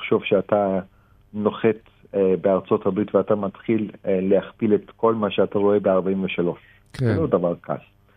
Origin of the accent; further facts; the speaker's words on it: Turkey; now in Israel; אני מן הסתם נולדתי שם, כן. גדלתי שם.